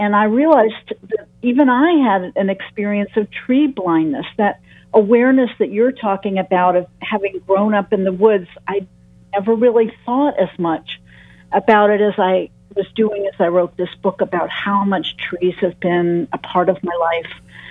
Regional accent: Ann Arbor, Michigan, United States; Oh, well, you know, I'm a Michigander as well. I'm from Ann Arbor

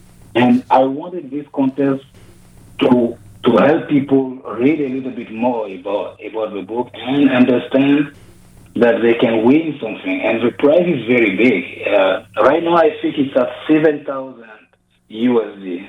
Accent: Côte d’Ivoire; first language French; English is a second language; I'm from Ivory Coast. It's called Côte d'Ivoire, and the main language there is French. So I grew up speaking French as my mother tongue. And Ivory Coast in the West Africa.

